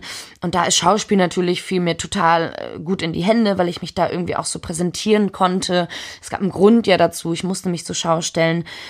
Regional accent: Chile; also born or lived in Germany; Ich bin zwar in Deutschland geboren, aber schon relativ früh nach Chile ausgewandert mit meiner Familie.

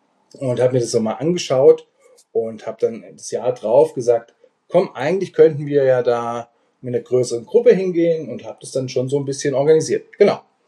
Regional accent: Lower Saxony, Germany; born there; also born or lived in Schwäbisch Gmünd; Ja, eigentlich aus Deutschland. Aus der Nähe von Hannover und zwar am Steinhuder Meer.

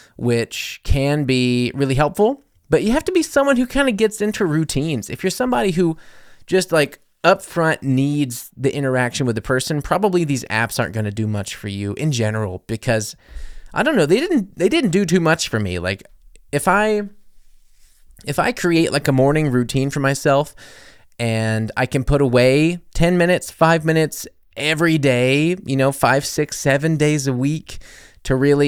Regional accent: New Orleans, Louisiana, United States; I am American. I am from New Orleans. I'm from the States, guys. Come on. That's why I sound American, you weirdos.

